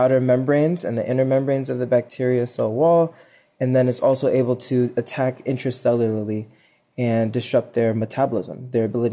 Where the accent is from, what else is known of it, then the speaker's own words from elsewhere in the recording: Jamaica; You know, I'm Jamaican from birth, and one of the things we love to do is grow our own food.